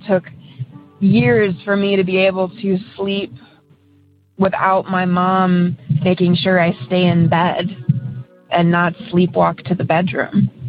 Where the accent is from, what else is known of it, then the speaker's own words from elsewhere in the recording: Elyria, Ohio, United States; now in Cleveland, United States; I'm from Cleveland, and I'm just going to give you a synopsis of my paranormal experiences